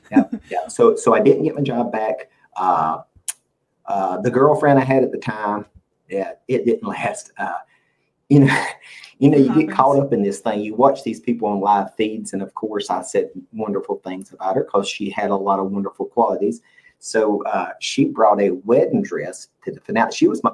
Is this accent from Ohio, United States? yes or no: no; North Carolina, United States; So I got another job with the state of North Carolina at a college in my hometown, Stanley Community College.